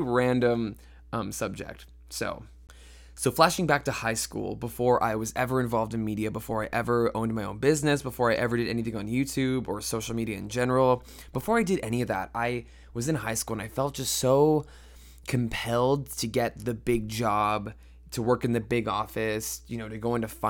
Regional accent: California, United States; now in Toronto, Canada; For those of you who don't know, I was born in California. I lived here, I went to school here, but I've kind of moved around, and I'm currently living in Toronto, Ontario, Canada

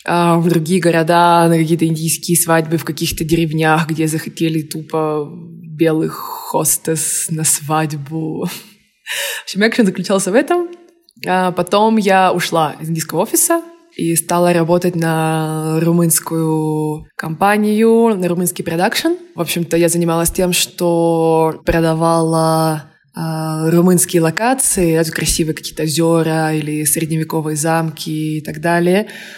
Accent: Moscow, Russia; also born or lived in Mykolaiv, Ukraine; Я родилась в Украине, город Николаев, но моя семья переехала в Москву, когда мне было буквально 7 лет. Поэтому и вся моя семья сейчас живет в Москве, в России.

